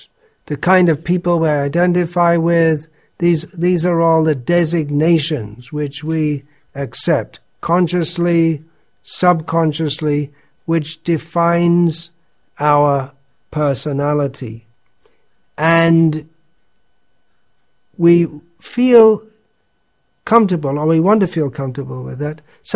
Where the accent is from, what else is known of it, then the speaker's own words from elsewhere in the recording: England, United Kingdom; I am an Englishman.